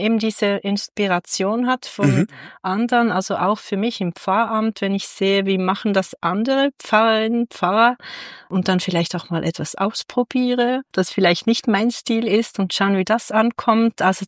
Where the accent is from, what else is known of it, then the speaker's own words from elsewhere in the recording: Bern, Switzerland; Ich bin ja aus dem Kanton Bern und den Bernern und Bernerinnen sagt man ja nach, langsam zu sein.